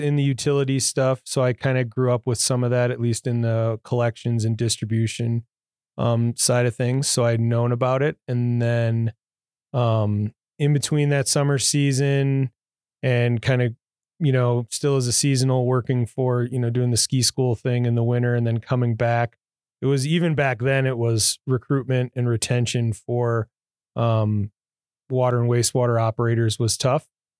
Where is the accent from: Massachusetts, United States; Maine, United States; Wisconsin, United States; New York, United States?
New York, United States; Buffalo; moved away as an adult; I grew up in Buffalo, New York, but we had moved out in 98 to Missoula